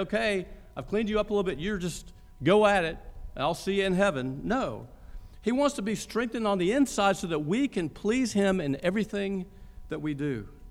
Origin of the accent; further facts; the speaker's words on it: Augusta, Georgia, United States; Growing up in Augusta had a lot of perks. One of them was that the Masters came every spring break